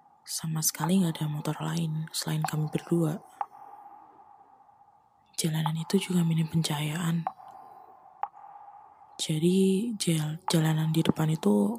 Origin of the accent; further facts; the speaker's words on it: Yogyakarta, Special Region of Yogyakarta, Indonesia; perkenalkan … Dari kecil saya tumbuh di Jogja. Sampai sekarang pun saya juga masih di Jogja.